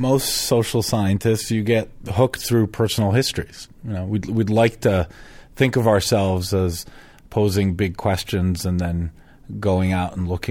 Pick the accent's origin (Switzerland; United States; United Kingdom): Switzerland; moved away; also born or lived in France; I'm originally from Switzerland, and at the time we were living in France, so I'd grown up in the West